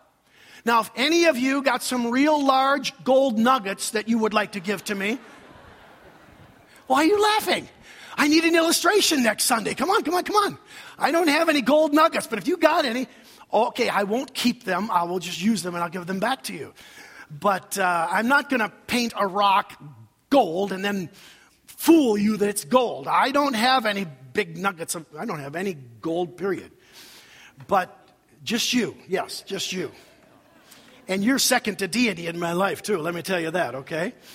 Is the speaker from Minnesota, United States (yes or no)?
yes; Rochester, Minnesota, United States; both Don and I grew up in Rochester, Minnesota, Mayo Clinic town, southeastern Minnesota